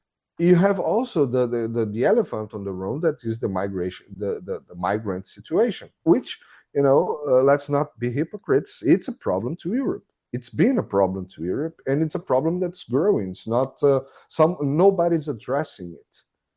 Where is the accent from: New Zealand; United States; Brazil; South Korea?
Brazil; English is a second language; moved away; nowadays, yeah, I'm a migrant. I came from Brazil. I got on a plane. 12 hours later, I was on Switzerland, and then some hours later, I was on Italy.